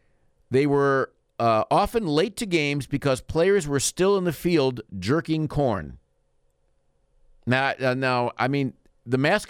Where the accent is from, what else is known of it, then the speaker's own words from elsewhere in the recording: Illinois, United States; And I'm from Illinois. I don't know where this is at.